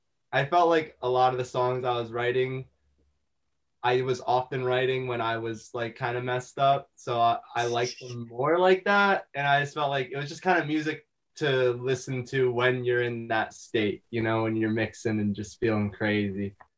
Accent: Pompton Lakes, New Jersey, United States; They're from Sussex County. I'm from Pompton Lakes, Passaic County.

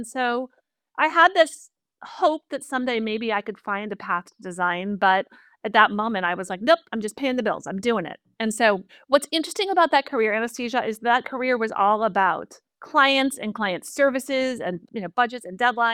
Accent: Northeast, United States; I grew up in the Northeast that is very populated by a lot of schools that are liberal arts schools.

